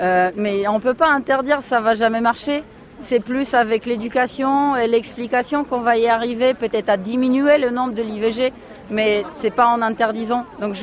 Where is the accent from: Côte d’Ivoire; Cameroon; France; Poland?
Poland; je suis polonaise